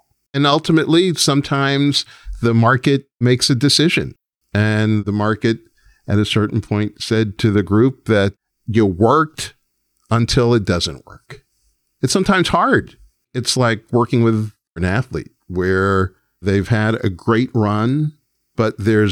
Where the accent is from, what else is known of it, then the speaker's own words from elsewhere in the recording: New York, United States; It's very much a New York film as a New Yorker